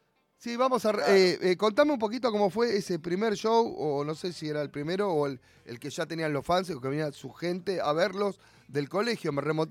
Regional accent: Buenos Aires, Argentina; pues yo soy de Caballito

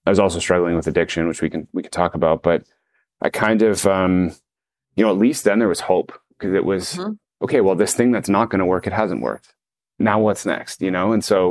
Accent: Toronto, Ontario, Canada; friends I grew up with in Toronto

